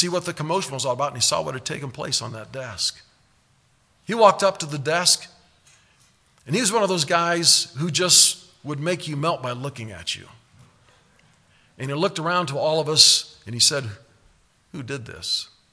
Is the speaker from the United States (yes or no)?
yes; Nebraska, United States; I grew up in Nebraska, and as a teenager, we lived in a little town near a town called Monroe. We lived on a farm, and we went to a school.